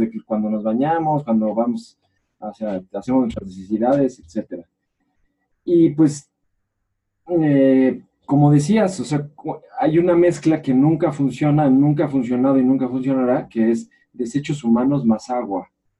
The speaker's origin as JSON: {"language": "Spanish", "country": "Mexico", "said": "como mexicanos"}